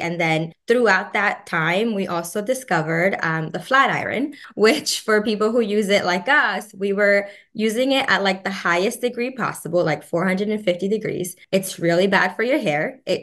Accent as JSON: {"language": "English", "country": "Dominican Republic", "tie": "born or raised there", "said": "So we grew up in the Dominican Republic"}